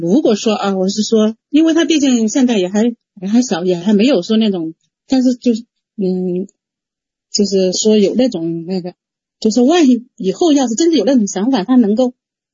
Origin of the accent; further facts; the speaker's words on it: Hubei, China; 我是湖北的